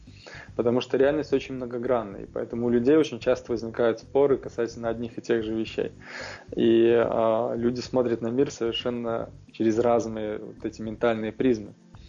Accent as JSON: {"language": "Russian", "region": "Minsk", "country": "Belarus", "tie": "born or raised there", "said": "Я сам из Минска родом, в одном из спальных районов. Малиновке я жил"}